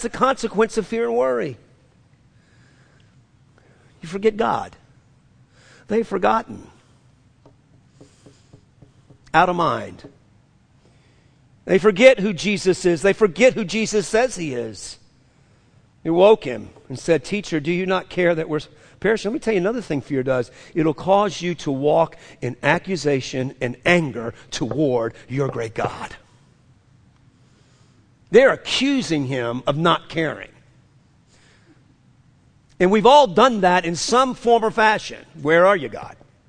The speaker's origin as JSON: {"language": "English", "town": "New Orleans", "region": "Louisiana", "country": "United States", "tie": "born or raised there", "said": "Growing up in New Orleans, running through hurricanes to escape."}